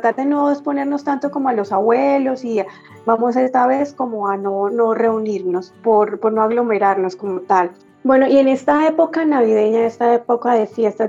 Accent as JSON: {"language": "Spanish", "town": "Saravena", "region": "Arauca", "country": "Colombia", "said": "soy de Saravena, Arauca."}